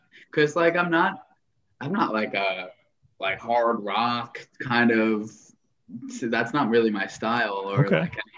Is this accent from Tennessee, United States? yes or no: no; Long Island, New York, United States; now in Brooklyn, United States; Born and raised on Long Island, and I reside in Brooklyn now.